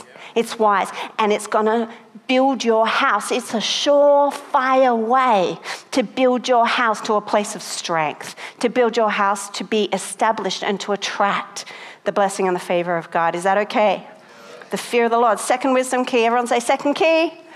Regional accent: Australia; Mate, let that I'm very Australian. It's only getting worse, people.

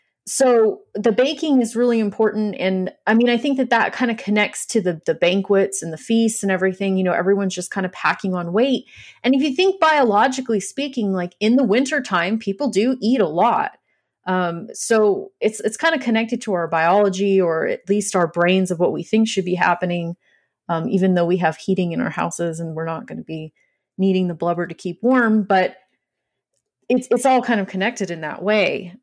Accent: California, United States; And what, I've been looking at pictures and they're not like what we grew up with in Southern California.

